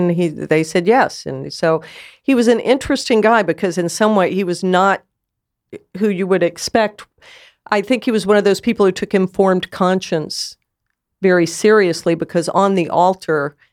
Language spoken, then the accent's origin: English; United States; you know, I'm proud to be an American. I vote and I participate in the political process.